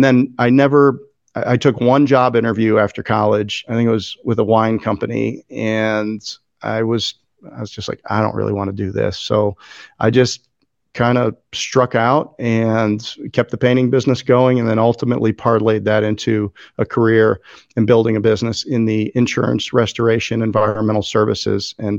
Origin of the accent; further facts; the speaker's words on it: Chicago, Illinois, United States; And I had trades experience growing up in Chicago.